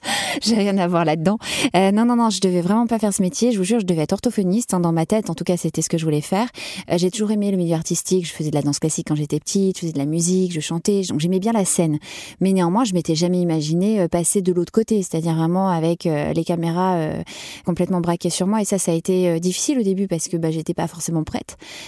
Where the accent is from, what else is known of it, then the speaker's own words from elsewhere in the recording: Lille, Hauts-de-France, France; accent: Ch'ti; Je venais de Lille, donc de ma province, avec mon petit accent ch'ti au départ.